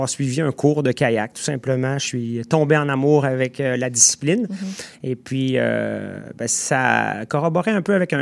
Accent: Quebec, Canada; born there; nous étions sur le bord de la rivière Petite Nation en Outaouais. Ma région natale

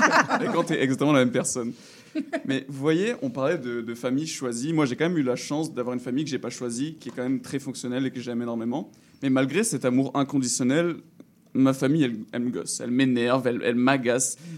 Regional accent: Réunion; je suis français, comme on l'entend. Mais je suis né à La Réunion, j'ai grandi à La Réunion, j'ai toujours vécu à La Réunion. Donc ma famille, ma mère, mon père et ma sœur sont à La Réunion.

